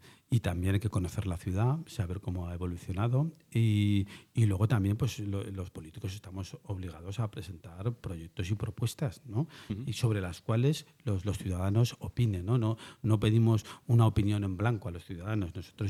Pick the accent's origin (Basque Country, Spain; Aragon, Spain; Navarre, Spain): Aragon, Spain; Zaragoza; soy un zaragozano que he nacido aquí, que he vivido toda la vida en Zaragoza, que bueno, pues que se siente muy aragonés